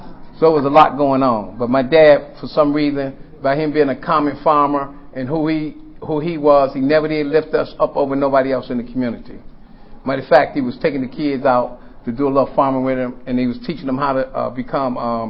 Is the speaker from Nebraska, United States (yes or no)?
no; Detroit, Michigan, United States; And I'm born and raised in Detroit, of course.